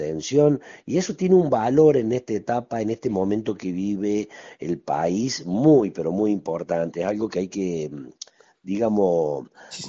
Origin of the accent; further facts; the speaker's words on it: Hernando, Córdoba, Argentina; yo soy de Hernando, ¿no? Y nosotros en Hernando ya tenemos dos carreras